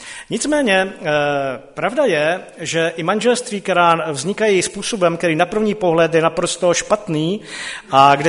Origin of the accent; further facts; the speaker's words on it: Silesia, Czechia; já jsem původem ze Slezska